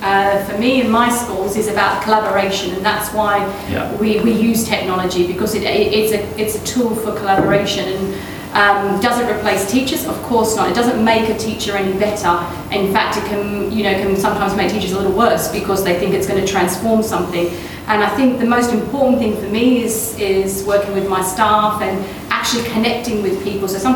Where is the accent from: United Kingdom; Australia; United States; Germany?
Australia; You know, I'm Australian. You know, we come from a mindset where we're going to have a go. That's what we do in Australia.